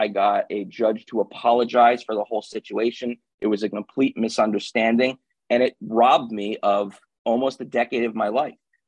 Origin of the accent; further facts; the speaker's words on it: New England, United States; I'm from the New England area, so I'm not familiar with the circumstance that her son is unfortunately involved in.